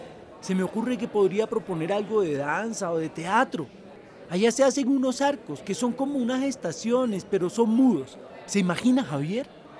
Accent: Quibdó, Chocó, Colombia; no puedo dejar de sentir una nostalgia enorme por mi tierra. Extraño mucho Quibdó.

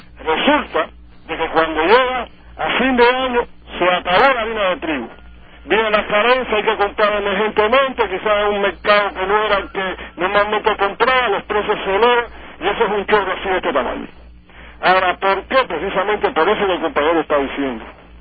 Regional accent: Cuba; ponemos a dialogar como ciudadano cubano normal y corriente que soy

